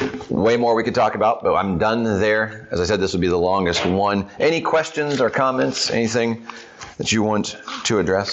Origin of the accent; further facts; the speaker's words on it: Minnesota, United States; As a Minnesotan, all right.